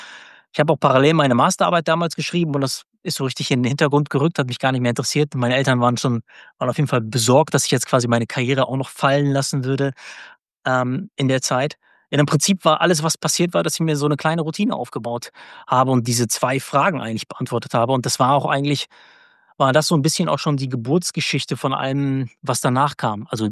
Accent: Paderborn, North Rhine-Westphalia, Germany; der wohnte auch mit mir damals in meiner Heimatstadt Paderborn

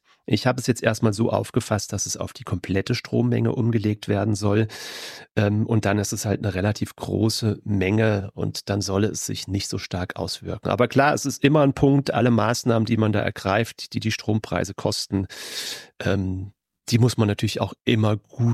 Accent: Rhineland-Palatinate, Germany; als Pfälzer

